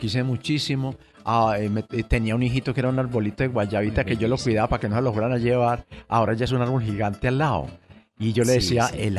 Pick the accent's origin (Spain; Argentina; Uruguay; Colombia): Colombia; Medellín, Antioquia; Comuna 4, y yo nací en el año 55, fui engendrado y criado hasta los 11 años en este lugar